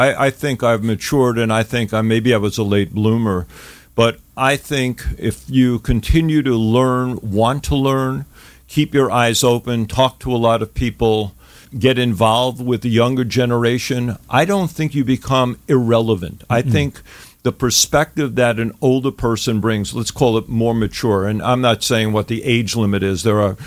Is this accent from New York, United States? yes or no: yes; New York, United States; You can probably tell by my accent and attitude, but yeah, that's pretty simple. But I actually grew up very poor